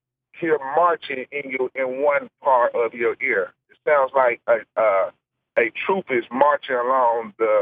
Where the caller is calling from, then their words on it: Memphis, Tennessee, United States; Hey, Brian. … from Memphis, Tennessee.